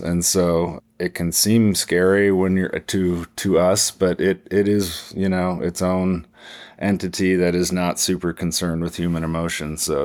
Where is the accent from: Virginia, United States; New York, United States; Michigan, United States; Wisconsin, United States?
Michigan, United States; born there; moved away as an adult; Yeah, I mean, I was born in Michigan, but I moved to Montana, I think, when I was 19 or so for a fishing guide job